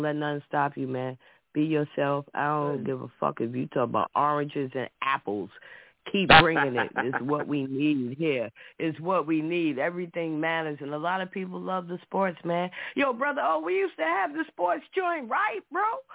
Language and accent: English; New York, United States; it was the New York Giants because I'm a New Yorker.